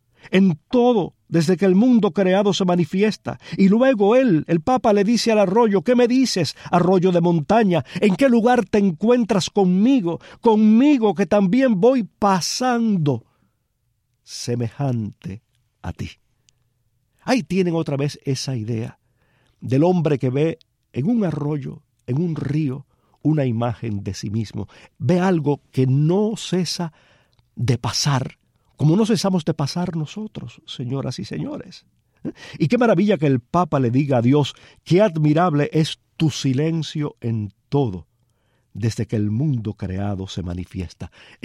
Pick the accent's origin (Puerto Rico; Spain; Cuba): Cuba; Palma Soriano, Santiago de Cuba; He hecho un pequeño viaje a mi infancia en Palma Soriano.